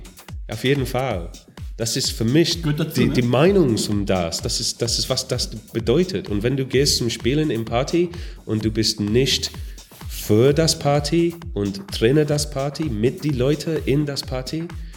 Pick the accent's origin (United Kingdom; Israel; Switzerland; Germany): United Kingdom; Wales; German is a second language; Ja, ich komme aus Wales, es gibt nicht so viele Leute.